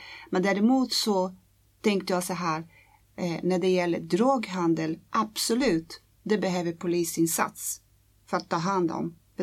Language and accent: Swedish; Brazil; now in Sweden; Men vad jag kommer ifrån är 10 gånger värre än Graningsringen, där jag är uppväxt i Brasilien.